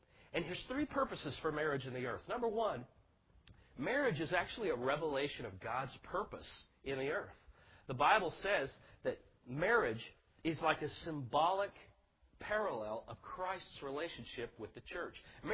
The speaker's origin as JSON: {"language": "English", "town": "Indianapolis", "region": "Indiana", "country": "United States", "said": "I'm from Indianapolis, so you got to forgive me."}